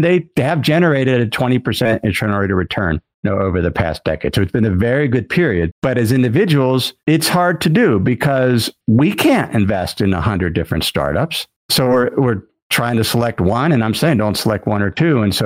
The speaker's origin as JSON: {"language": "English", "town": "Cincinnati", "region": "Ohio", "country": "United States", "tie": "born or raised there", "said": "my hometown where I grew up was Cincinnati."}